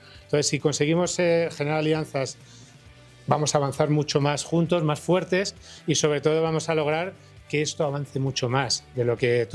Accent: Barcelona, Catalonia, Spain; Yo que vengo de Barcelona

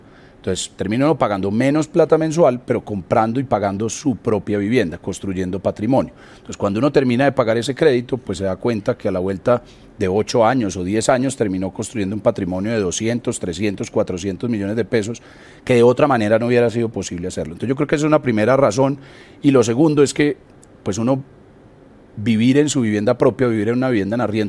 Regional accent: Medellín, Antioquia, Colombia; porque pues bien se me entiende mi acento, yo soy de Medellín

